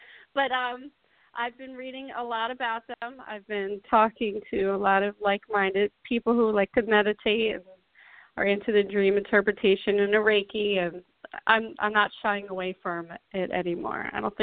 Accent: Venice, Florida, United States; I'm from Venice, Florida.

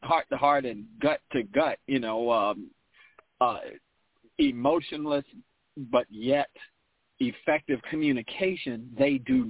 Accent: North Carolina, United States; I have an accent. I'm from North Carolina.

